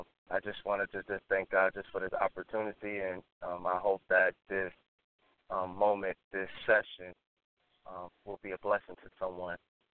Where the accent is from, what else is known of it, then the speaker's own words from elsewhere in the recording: New York City, New York, United States; First of all, I'm from New York City, grew up in the Bronx